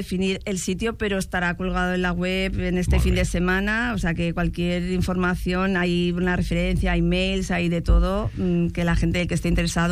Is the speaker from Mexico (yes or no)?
no; Cornellà de Llobregat, Catalonia, Spain; nosotros somos de Cornellà